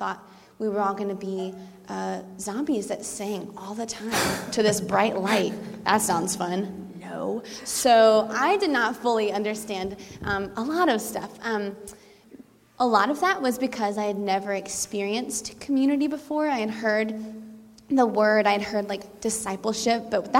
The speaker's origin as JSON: {"language": "English", "region": "South Carolina", "country": "United States", "said": "And I just know, we're from South Carolina, like I said, and a lot of the churches there are very traditional."}